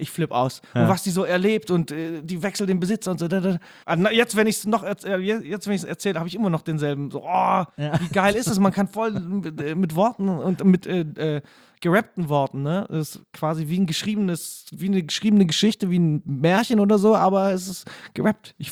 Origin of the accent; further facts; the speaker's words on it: Wrocław, Lower Silesian Voivodeship, Poland; born there; Ich bin in Breslau geboren.